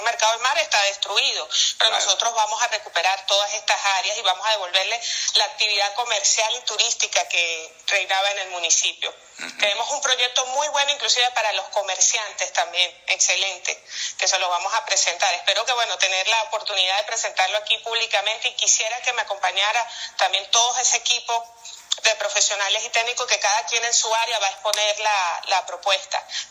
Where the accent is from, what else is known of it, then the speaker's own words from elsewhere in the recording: Valencia, Carabobo, Venezuela; born there; also born or lived in Nirgua; yo nací en Valencia, pero viví hasta los 3 años en Nirgua, porque mis papás, bueno, obviamente por mi apellido … yo soy hija de padres italianos